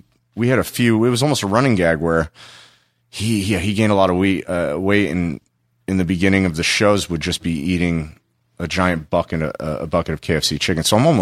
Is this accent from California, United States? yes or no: yes; Los Angeles, California, United States; And then I'm originally from Los Angeles. I moved back home to Los Angeles.